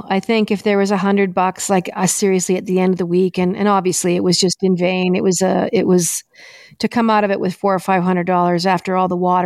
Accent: Canada; I believe in the people of Canada. Like I'm so Canadian and I do want to make it better.

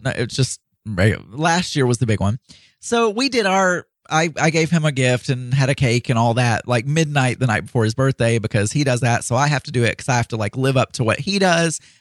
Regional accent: United States; I suck at planning a Filipino birthday party because I'm an American and I know how Americans do it.

